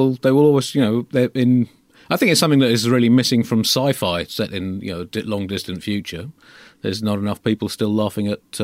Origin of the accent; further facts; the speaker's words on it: United Kingdom; which is as a Brit growing up in the late 20th century was probably quite a useful thing to have.